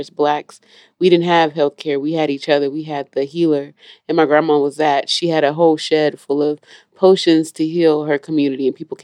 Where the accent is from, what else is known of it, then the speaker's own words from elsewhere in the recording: San Francisco, California, United States; Born and raised, I lived in the historical Castro the Bell's Triangle, Noe Valley, for like 11 years of my life. I grew up there.